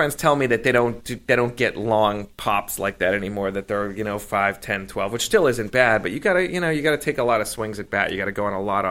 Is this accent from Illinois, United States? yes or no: yes; Chicago, Illinois, United States; He's from Chicago. I'm from Chicago.